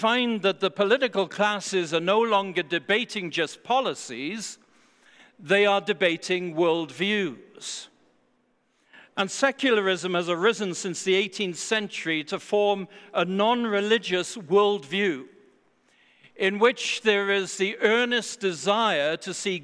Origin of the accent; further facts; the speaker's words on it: United Kingdom; now in United States; my home country of the UK